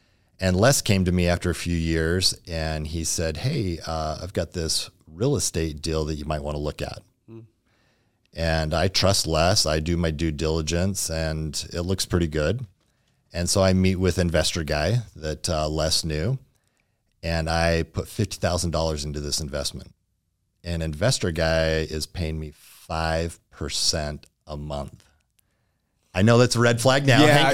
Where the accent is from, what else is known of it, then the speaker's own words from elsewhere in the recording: St. George, Utah, United States; I was born and raised here in St. George and I love dirt bikes, motorcycles, still passionate.